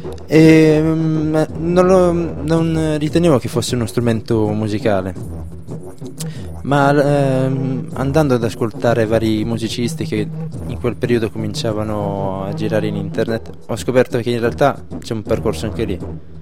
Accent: Bari, Apulia, Italy; born there; Sì, sono nato a Bari.

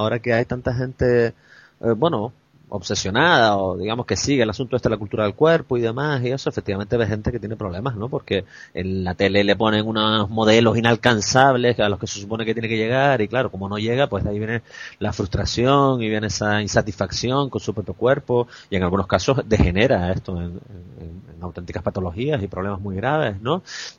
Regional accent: Canary Islands, Spain; accent: Canarian; a oír nuestro acento, nuestra habla canaria en los sitios de prestigio

